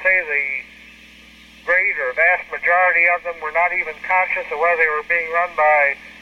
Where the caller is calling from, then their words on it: Baltimore, Maryland, United States; I'm calling from Baltimore.